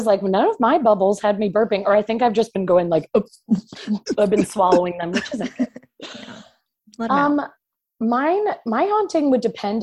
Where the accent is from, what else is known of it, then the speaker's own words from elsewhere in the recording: Illinois, United States; I'll be relaxed in Illinois, like my hometown.